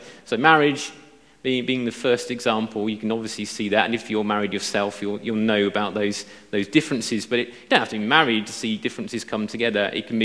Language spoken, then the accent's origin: English; Portsmouth, South East England, United Kingdom; now in Banbury, United Kingdom; I'm originally from Portsmouth on the south coast. And it was a shock for me to move up north to Banbury